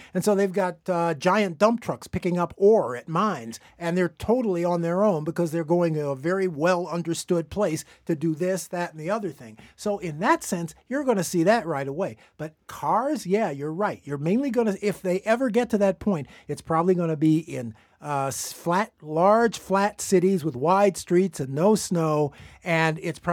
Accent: Chicago, Illinois, United States; I'm from Chicago, and Chicago drivers are much worse.

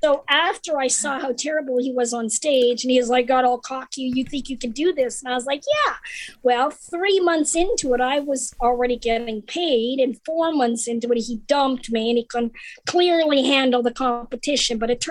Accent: Canada; And also because of growing up in Canada, we had a lot of British influence.

